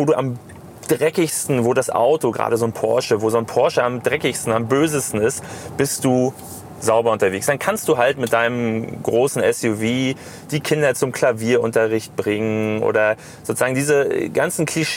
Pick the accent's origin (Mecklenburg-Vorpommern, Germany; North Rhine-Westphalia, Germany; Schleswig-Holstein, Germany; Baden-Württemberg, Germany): Mecklenburg-Vorpommern, Germany; als Mecklenburger